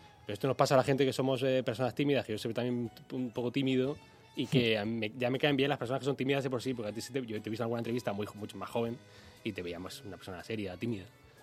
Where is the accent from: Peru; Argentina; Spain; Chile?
Spain; Granada, Andalusia; Aunque yo soy de Granada.